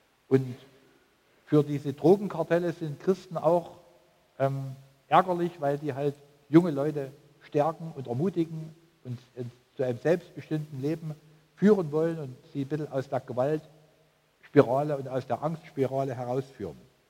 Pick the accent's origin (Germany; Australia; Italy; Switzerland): Germany; Wir denken als Deutsche natürlich immer zuerst daran, dass wir was spenden könnten.